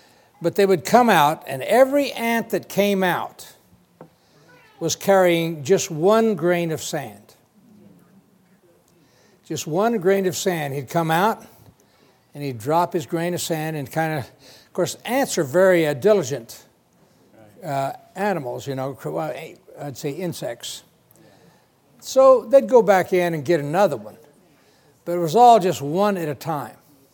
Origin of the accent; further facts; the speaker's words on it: New Mexico, United States; I grew up in New Mexico, and it's kind of deserty there.